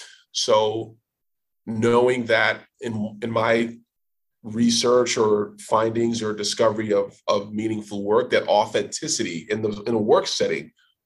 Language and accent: English; Nigeria; so I'm originally from Nigeria.